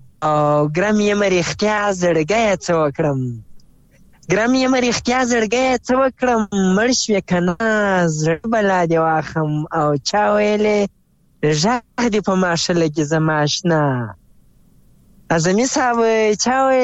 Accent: Zabul, Afghanistan; now in Ghazni, Afghanistan; زه اصلا د زابل ولایت یم خو اوسېږم غزنی کې

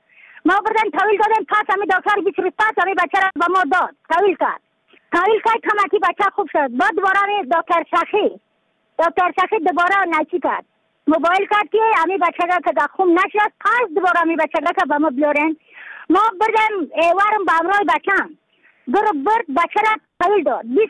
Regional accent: Badakhshan, Afghanistan; از بدخشان هستم، مرکز بدخشان ولسوالی اتل پایان

